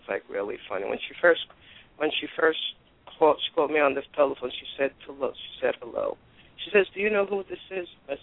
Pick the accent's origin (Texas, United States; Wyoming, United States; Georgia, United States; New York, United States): New York, United States; Brooklyn; Now, the whole situation about General Hospital, I'm from Bensonhurst.